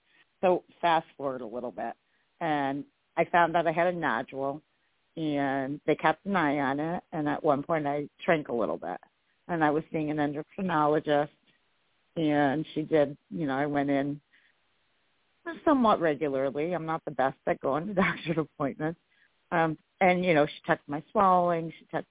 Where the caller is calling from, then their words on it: New York, United States; I am in New York.